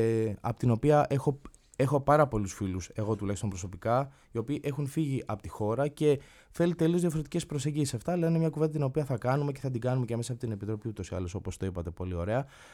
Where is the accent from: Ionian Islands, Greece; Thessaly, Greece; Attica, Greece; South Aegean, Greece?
South Aegean, Greece; Tinos; Η καταγωγή μου είναι από την Τίνο, από τα εστέρνια της Τίνου. Ένα νησί που ανεβαίνει γενικά τουριστικά